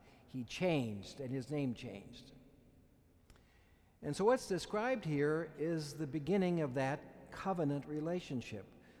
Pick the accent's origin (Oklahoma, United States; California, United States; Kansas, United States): Kansas, United States; I grew up in Kansas. Not many people think there's advantage of growing up in Kansas when you come from Pennsylvania and the big cities.